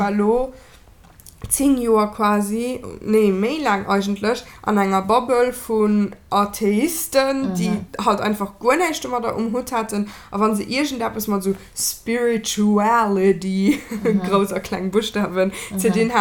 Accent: Austria; als Österreicher

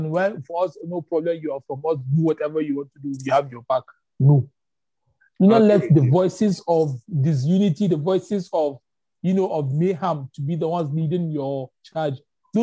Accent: Kaduna, Kaduna State, Nigeria; Yoruba, whose mother is from Edo State, who the person that raised me is Fulani. I grew up in Kaduna. So really, my blood runs thick with Nigeria. I have different kind of Nigerians in my background.

